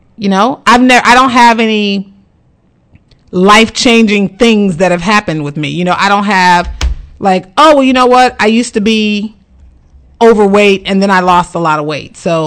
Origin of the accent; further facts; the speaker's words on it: Kansas City, United States; if I'm here, because I'm from Kansas City, I host a orphan's Thanksgiving or an orphan's Christmas.